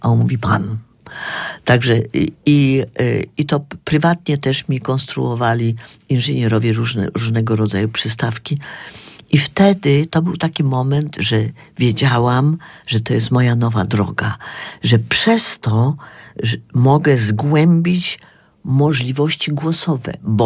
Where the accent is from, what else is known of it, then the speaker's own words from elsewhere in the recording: Bielsko-Biała, Silesian Voivodeship, Poland; moved away as an adult; also born or lived in Switzerland; now in New York, United States; bo ja jestem ze wsi. Ja kocham przyrodę. Ja jestem Beskid Śląsko-Żywiecki, góry, Bielsko-Biała. No, kiedyś to była Straconka, a teraz jest dzielnicą Bielska-Białej. I ostatnie 2 lata przed wyjazdem do Nowego Jorku mieszkaliśmy w Szwajcarii.